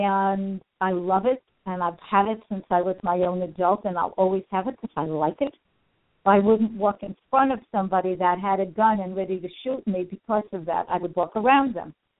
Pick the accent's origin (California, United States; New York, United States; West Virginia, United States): New York, United States; listen, I'm from New York. I was there during 9/11.